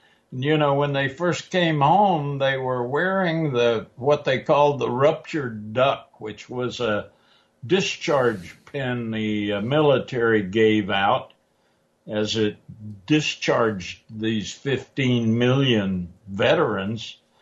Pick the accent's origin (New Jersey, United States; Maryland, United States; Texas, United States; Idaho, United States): Texas, United States; Refugio; I helped found a opposition weekly newspaper in my hometown of Refugio, Texas